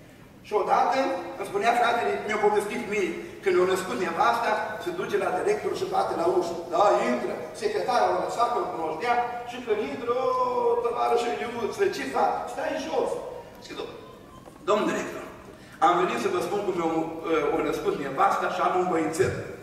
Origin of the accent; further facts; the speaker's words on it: Suceava, Suceava County, Romania; eram într-un troleibuz în orașul Suceava, eu sunt din Suceava